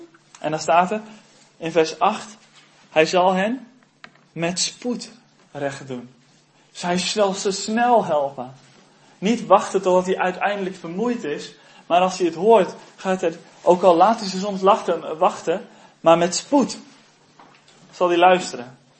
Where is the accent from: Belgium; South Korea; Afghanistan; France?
South Korea; now in Netherlands; ik kom uit Korea en dan zie je overal kerken staan.